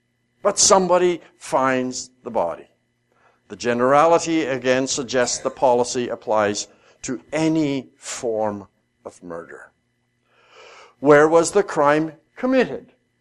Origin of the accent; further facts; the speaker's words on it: Saskatchewan, Canada; I grew up in Saskatchewan, and I have an idea of what a field means.